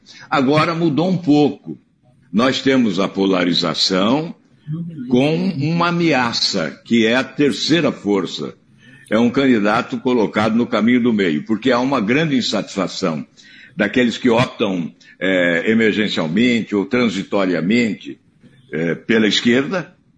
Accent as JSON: {"language": "Portuguese", "region": "Paraná", "country": "Brazil", "said": "eu mesmo, como paranaense, sofri as consequências no próprio Paraná."}